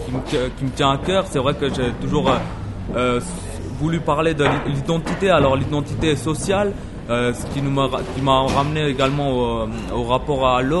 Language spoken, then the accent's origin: French; Autun, Bourgogne-Franche-Comté, France; moi j'ai grandi à Autun, je le voyais assez souvent quand j'étais enfant.